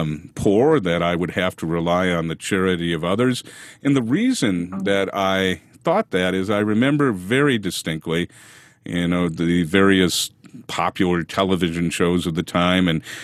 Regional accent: Woodbury, Minnesota, United States; also born or lived in St. Paul; I was born in St. Paul, Minnesota, and grew up in a suburb of St. Paul called Woodbury, where my parents still live.

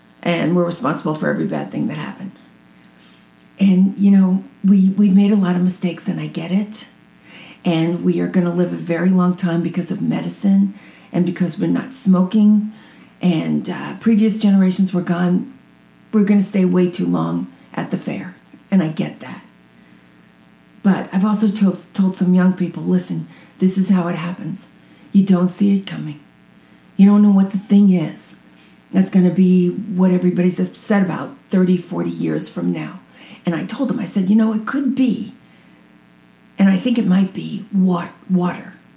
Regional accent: New York, United States; And I do remember that growing up in New York.

